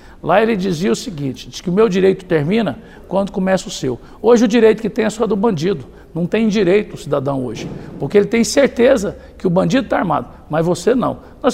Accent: Goiás, Brazil; A mesma coisa aconteceu lá no meu estado de Goiás, na cidade de Caldas Novas

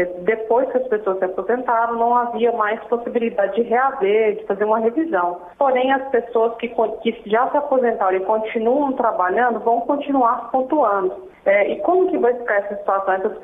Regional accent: Ribeirão das Neves, Minas Gerais, Brazil; eu sou de Ribeirão das Neves, Minas Gerais.

